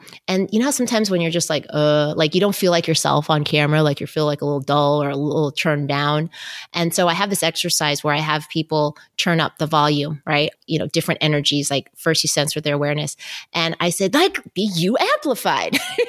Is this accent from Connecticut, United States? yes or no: no; Los Angeles, California, United States; now in San Diego, United States; And I just worked my way up to back to my hometown of Los Angeles and became a news anchor and reporter. And then I moved to San Diego to anchor the morning show.